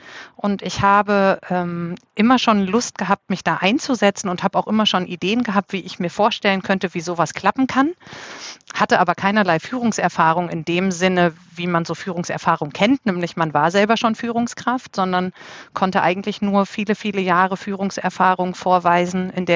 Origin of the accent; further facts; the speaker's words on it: Münster, North Rhine-Westphalia, Germany; born there; now in Leipzig, Germany; Ich bin 40 Jahre alt, komme gebürtig aus Münster in Westfalen und lebe aber schon seit weit über 15 Jahren in der schönen Stadt Leipzig.